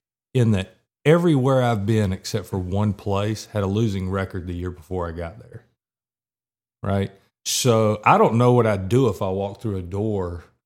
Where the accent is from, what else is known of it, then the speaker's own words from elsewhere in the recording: North Carolina, United States; I grew up on Eastern North Carolina. So like I've been around hurricanes.